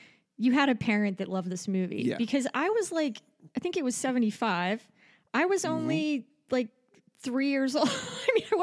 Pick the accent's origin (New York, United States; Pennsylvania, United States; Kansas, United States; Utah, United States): Pennsylvania, United States; I grew up in Bucks County in Philly, and I used to spend my summers going to Sea Isle.